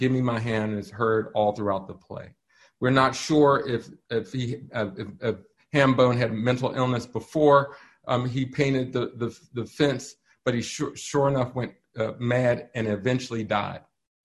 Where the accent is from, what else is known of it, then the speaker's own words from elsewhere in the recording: Pittsburgh, Pennsylvania, United States; certainly I grew up in Pittsburgh, but my family's from Detroit.